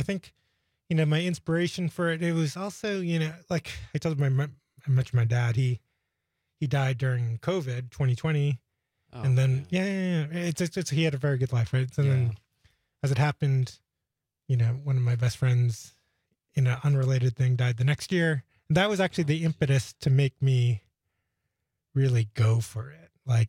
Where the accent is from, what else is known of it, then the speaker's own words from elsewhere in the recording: New York City, New York, United States; now in Green Bay, United States; I grew up in Queens, New York. I've lived in Green Bay for 10 years.